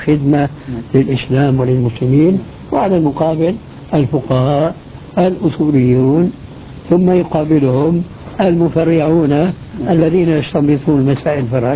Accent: Albania; Arabic is a second language; فأنا ألباني وأنت تركي، لكننا نتعلم اللغة العربية

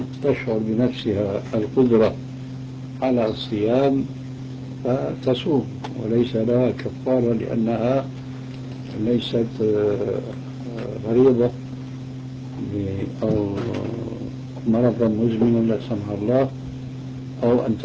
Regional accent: Syria; وأنا شامي طبعا،

